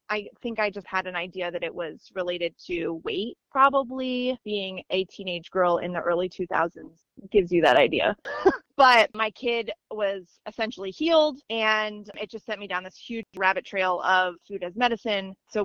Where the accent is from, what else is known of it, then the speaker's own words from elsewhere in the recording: Maryland, United States; I grew up in Maryland